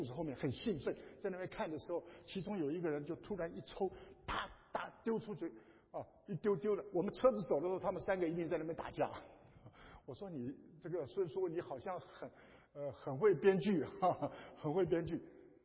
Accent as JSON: {"language": "Chinese", "country": "Taiwan", "said": "你们美国护照很容易，可是我是台湾的护照，在那边连办事处都没有"}